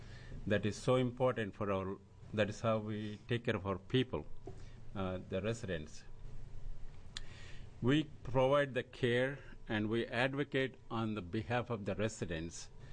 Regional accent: Astoria, United States; I'm from Astoria.

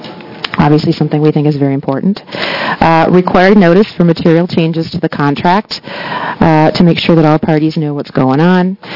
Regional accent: Wisconsin, United States; now in Chicago, United States; Chicago. I'm a Wisconsin native, though.

